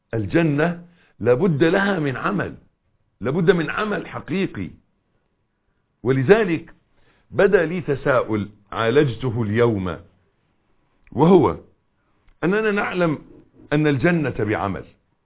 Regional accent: Egypt; انا بقول عندنا في مصر، معلش عشان ما يبقاش كلام معمم

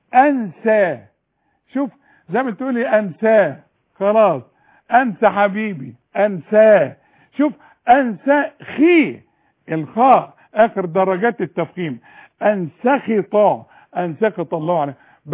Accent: Faiyum, Faiyum Governorate, Egypt; وانا كمان من الفيوم.

